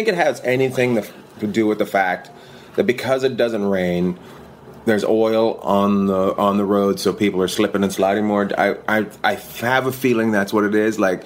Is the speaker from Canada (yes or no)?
yes; Canada; where I grew up in Canada is up near Alaska.